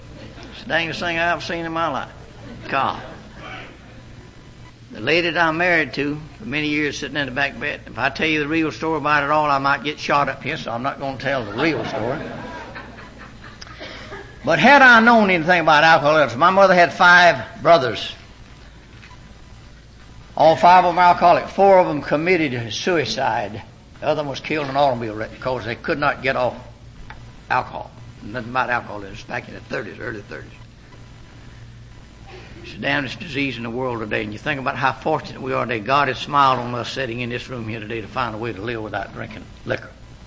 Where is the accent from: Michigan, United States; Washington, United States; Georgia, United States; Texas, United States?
Georgia, United States; I was raised up in South Georgia town now on a one-horse farm.